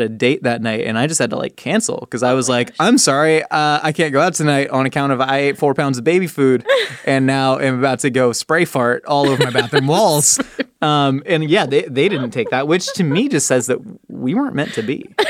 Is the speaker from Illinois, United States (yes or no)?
no; California, United States; growing up in California, the pizza was not good enough to not have ranch dressing to dip